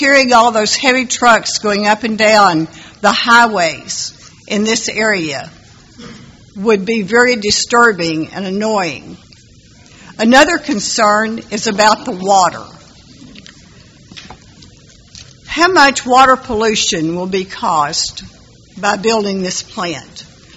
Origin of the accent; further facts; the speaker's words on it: Dorchester, United States; I grew up in the Dorchester community on Strawn Road. Along with my three brothers and my sister, we were very happy living on this farm.